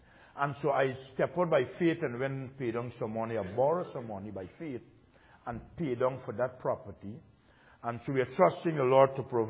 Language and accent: English; Guyana; from Guyana, South America.